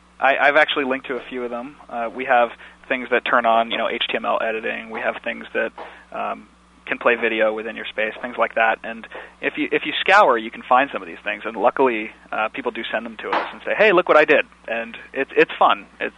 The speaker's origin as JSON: {"language": "English", "region": "New Jersey", "country": "United States", "accent": "Jersey", "lives_now": "Los Angeles, United States", "said": "No, I'm actually from New Jersey."}